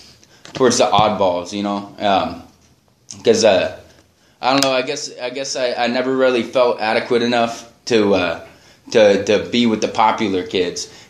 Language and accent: English; Santa Ynez, California, United States; also born or lived in Santa Barbara; So I grew up in Santa Barbara up until I was about 8 years old, and then we moved to San Ynez, and the start of second grade